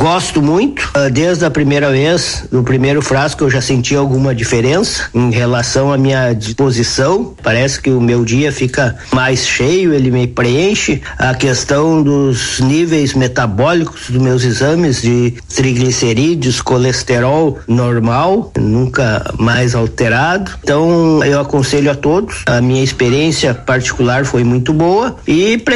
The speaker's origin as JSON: {"language": "Portuguese", "region": "Rio Grande do Sul", "country": "Brazil", "said": "sou gaúcho, resido em Birubá, região noroeste do estado do Rio Grande do Sul."}